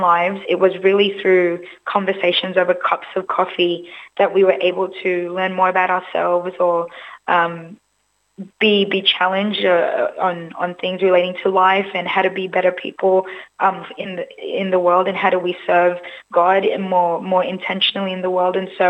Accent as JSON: {"language": "English", "town": "Rooty Hill", "region": "New South Wales", "country": "Australia", "tie": "born or raised there", "said": "So I grew up in Ruddy Hill, and my family moved to Kellyville Ridge."}